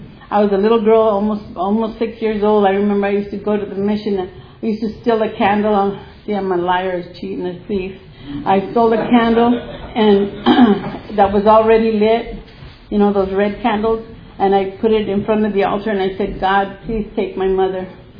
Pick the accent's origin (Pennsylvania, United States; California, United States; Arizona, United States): Arizona, United States; I'm a Native American, and I'm from Arizona. … I hated that name growing up.